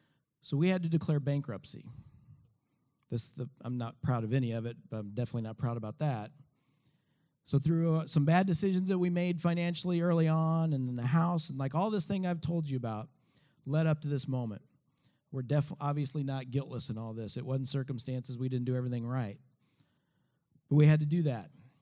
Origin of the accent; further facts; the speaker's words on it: St. Joseph, Missouri, United States; Because I am from St. Joseph, Missouri, about 45 minutes away. That's where my family is.